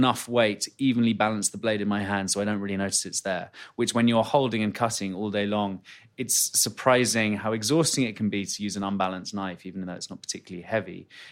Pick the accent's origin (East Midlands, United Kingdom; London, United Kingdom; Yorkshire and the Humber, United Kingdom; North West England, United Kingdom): London, United Kingdom; I grew up in London